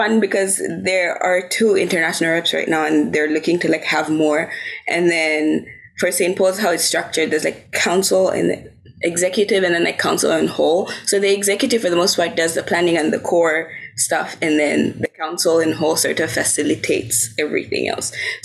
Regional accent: Zambia; I'm from Zambia.

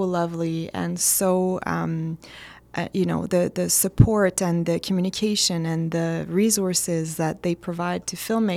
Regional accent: Montreal, Quebec, Canada; moved away; I am originally from Montreal and moved here to work at CBC.

